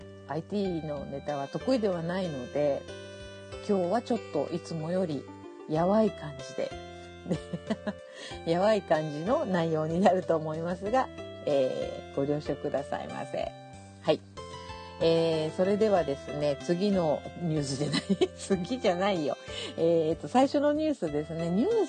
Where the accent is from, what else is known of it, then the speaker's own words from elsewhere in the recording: Tottori, Japan; moved away as an adult; now in Shimane, Japan; まあ、私鳥取生まれの鳥取育ちで、まあ、大人になってから、まあ、島根に引っ越してきたわけなんですけどね